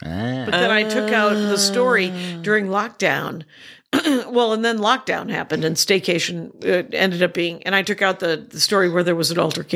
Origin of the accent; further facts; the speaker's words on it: Milwaukee, Wisconsin, United States; she was killed on a Harley Davidson, and we're from Milwaukee, and so we were proud, of course.